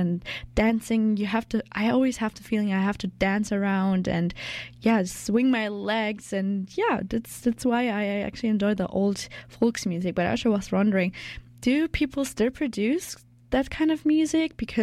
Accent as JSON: {"language": "English", "country": "Germany", "second_language": "English", "said": "I'm the intern here at CJSF and I'm from Germany."}